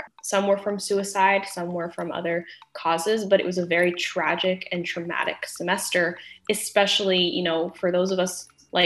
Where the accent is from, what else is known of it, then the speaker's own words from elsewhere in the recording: Berkeley, California, United States; I grew up in Berkeley and I went to this incredible program called Youth Radio.